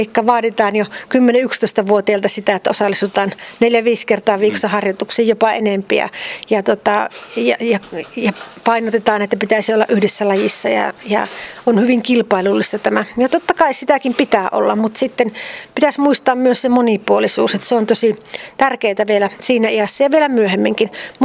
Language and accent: Finnish; Varkaus, North Savo, Finland; Joo, kyllä näin, että tosiaan Varkaudesta olen kotoisin